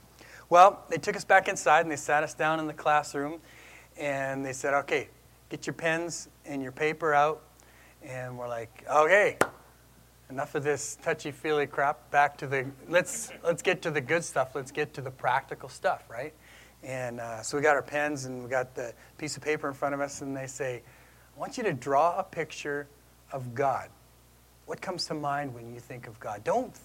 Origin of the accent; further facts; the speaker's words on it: Saskatchewan, Canada; I said, oh, I'm a Canadian. More specifically, I'm a prairie boy. More specifically than that, I'm a Saskatchewan native. I'm a small town boy